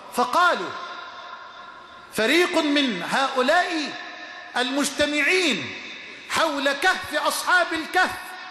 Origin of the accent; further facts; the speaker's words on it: Egypt; اللهم اجعل بلدنا مصر أمنا أمانا، سخاء رخاء، وجميع بلاد المسلمين.